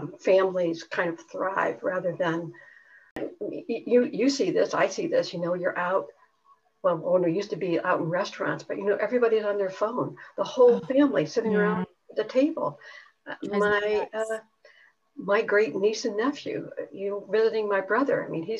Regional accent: Midwest, United States; I grew up in the Midwest and farmed for a while after I bailed out of corporate life.

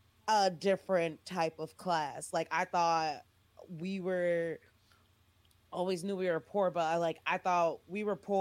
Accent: Saginaw, Michigan, United States; we're both Black. We're both from Saginaw.

